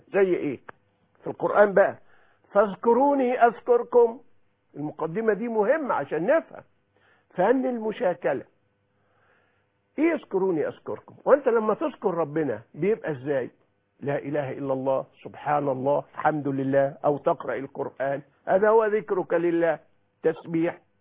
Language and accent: Arabic; Egypt; بمثل شائع جدا عارفين عندنا في مصر